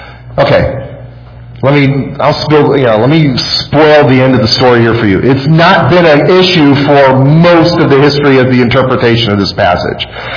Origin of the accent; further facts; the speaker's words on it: Chicago, Illinois, United States; That's like me when I grew up in Chicago, and there's certain places you don't want to go there.